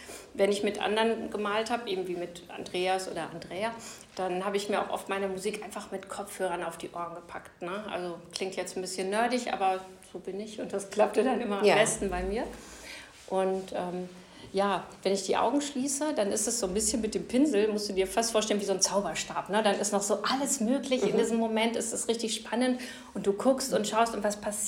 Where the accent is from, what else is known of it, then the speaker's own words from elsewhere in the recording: Delbrück, North Rhine-Westphalia, Germany; ich bin am Kirchplatz in Delbrück aufgewachsen